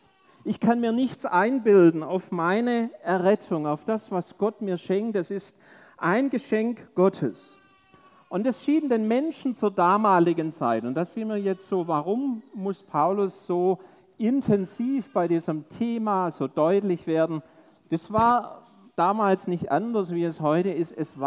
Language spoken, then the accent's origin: German; Stuttgart, Baden-Württemberg, Germany; Also ich bin ja Schwabe, ne? Und bin in Stuttgart groß geworden